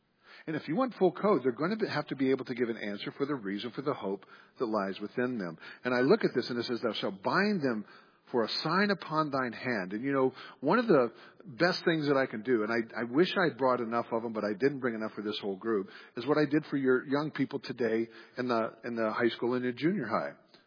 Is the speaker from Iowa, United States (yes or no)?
no; Kentucky, United States; My state, my home state, is Kentucky.